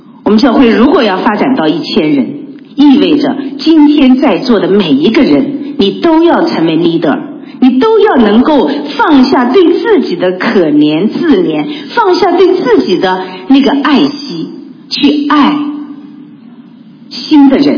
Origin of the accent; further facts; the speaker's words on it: China; 特别是我们来自中国大陆的人，是比较容易激动的